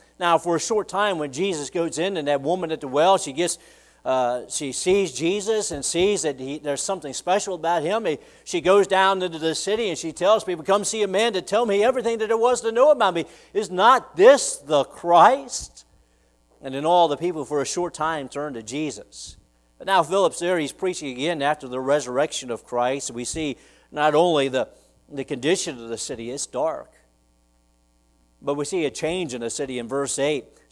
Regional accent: Virginia, United States; it's not very far from where I grew up in Virginia.

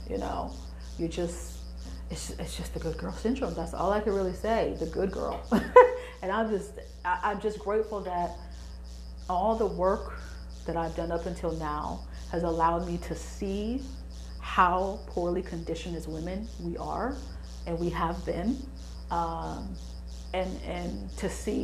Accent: Jamaica; I'm Jamaican

